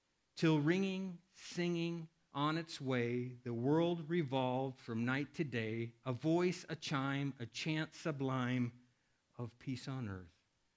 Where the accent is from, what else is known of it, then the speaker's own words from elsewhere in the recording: Iowa, United States; I grew up in Iowa, and as a young boy even, I experienced on my grandpa's farm lots of birds, of baby pigs, and cows